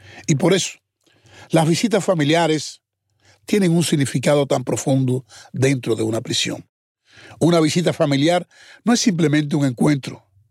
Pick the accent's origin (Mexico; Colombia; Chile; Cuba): Cuba; Y como cubanos tenemos la responsabilidad con la propia memoria histórica.